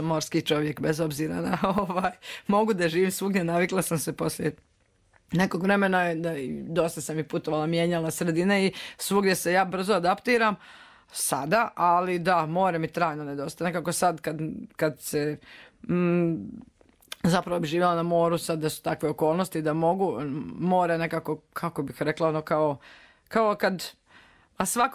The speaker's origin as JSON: {"language": "Croatian", "region": "Dalmatia", "country": "Croatia", "moved": "yes", "said": "Ja jako brzo pričam i sada, kad sam došla iz Dalmacije"}